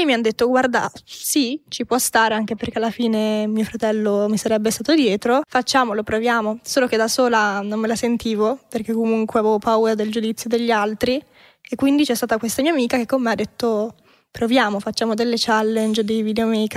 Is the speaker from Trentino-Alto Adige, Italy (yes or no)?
yes; Rovereto, Trentino-Alto Adige, Italy; born there; also born or lived in Riva del Garda; Minuscola, sì, in Trentino, in un paesino un po' sperduto, non lo conoscono in tanti. Io sono nata a Rovereto, però ho abitato a Riva del Garda e lì è praticamente lago, tutti fanno windsurf, kitesurf.